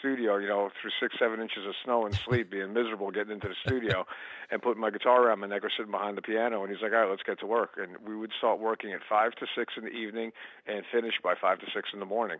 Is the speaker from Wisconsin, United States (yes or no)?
no; Long Island, New York, United States; Paul and I both grew up just outside of New York City. We come from Long Island. And, you know, where I grew up was literally, I think, 42 miles away from the Midtown Tunnel.